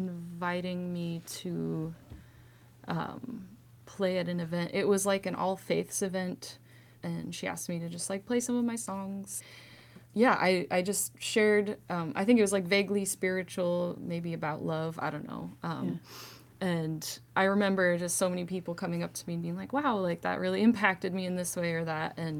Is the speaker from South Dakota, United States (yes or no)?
yes; Rapid City, South Dakota, United States; also born or lived in Wyoming / Oregon; I didn't really start writing music until I moved away from Rapid City back in 2013. I moved for some different relationships and stuff, lived in Wyoming and Oregon, and then moved back here in 2019. But I'm from the Black Hills.